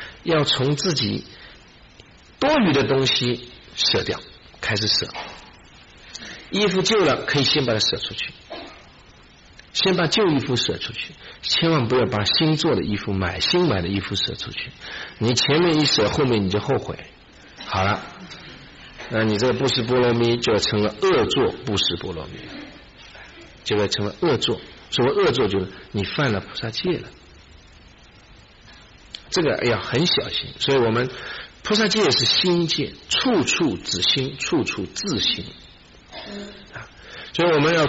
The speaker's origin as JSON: {"language": "Chinese", "country": "China", "said": "我们中国人啊，学佛就是以什么为标准呢、啊？"}